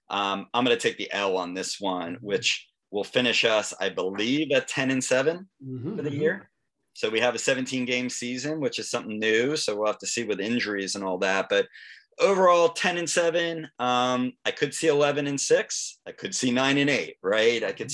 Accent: New York, United States; also born or lived in New Jersey; I grew up in New York and New Jersey, hence my allegiance to the New York Mets.

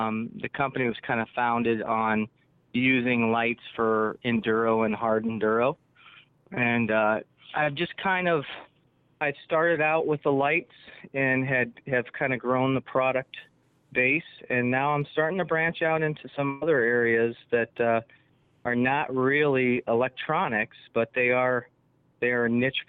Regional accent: California, United States; Well, I grew up in California and actually started on the roadside.

